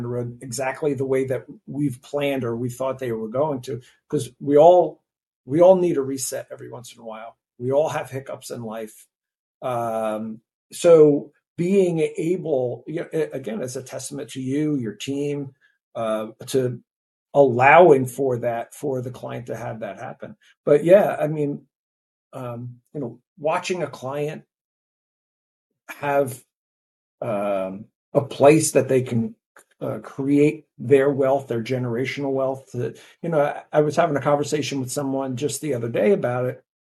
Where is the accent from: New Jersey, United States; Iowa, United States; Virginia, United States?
New Jersey, United States; See, I'm from New Jersey. It's a shore. It's not a beach, right?